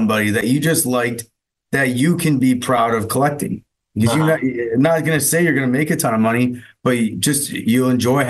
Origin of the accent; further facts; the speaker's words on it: Miami, Florida, United States; But I grew up in Miami